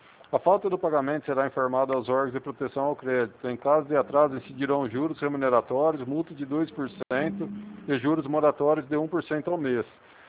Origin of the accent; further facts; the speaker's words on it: Pirassununga, São Paulo, Brazil; Eu sou de Pirassununga mesmo